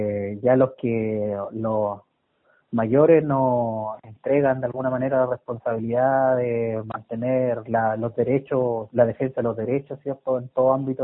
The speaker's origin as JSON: {"language": "Spanish", "town": "Purén", "region": "Araucanía", "country": "Chile", "said": "yo vengo de Purén, de allá son mis padres y mi familia, paterna y materna, y bueno, mi padre … mi madre"}